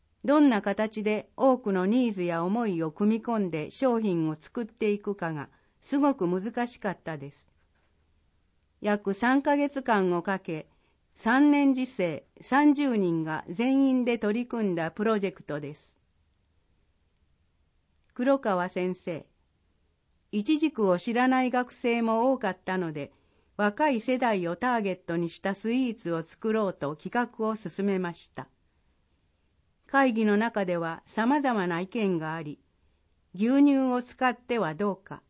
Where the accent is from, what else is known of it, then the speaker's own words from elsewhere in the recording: Nagano, Japan; 私も長野県出身ですので、羽曳野の名産は恥ずかしながら詳しくありません。長野県はリンゴやブドウなどフルーツ王国なのですが